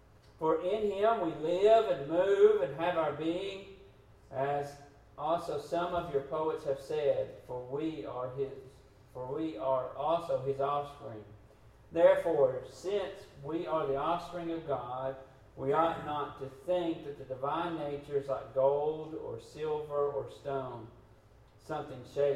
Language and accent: English; the South, United States; I'm not more valuable because I'm a Southerner.